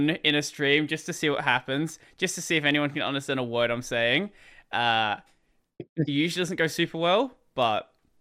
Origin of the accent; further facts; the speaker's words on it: Australia; I'm Australian, so we speak English, but it's a little bit broken sometimes. my accent has cleaned up quite a bit since I've been doing like YouTube stuff and, you know, speaking to Americans, speaking to Europeans.